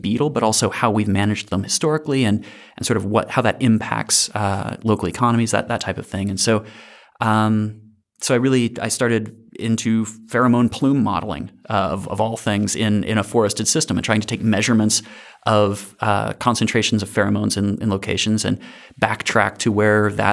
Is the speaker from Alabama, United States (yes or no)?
yes; Alabama, United States; I grew up in North Alabama, though not Wisconsin, but in kind of this funny place that it's like North Alabama's, you know, covered in woods, but it also has a NASA installation in Huntsville, Alabama.